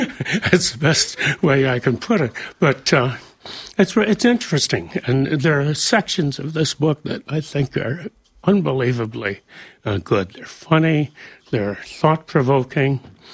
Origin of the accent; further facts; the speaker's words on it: Ohio, United States; I grew up on the Black River in Ohio, and my brother and two other guys and I built a raft.